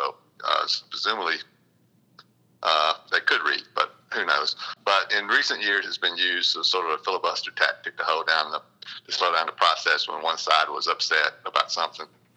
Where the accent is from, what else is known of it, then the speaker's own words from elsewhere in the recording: Mississippi, United States; No, I can't. I'm from South Mississippi. I can't talk that high or that fast.